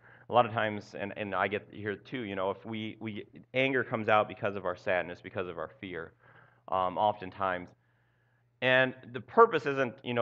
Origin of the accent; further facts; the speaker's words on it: Minnesota, United States; I know as a guy, especially a Midwestern guy, born and raised in Southwest Minnesota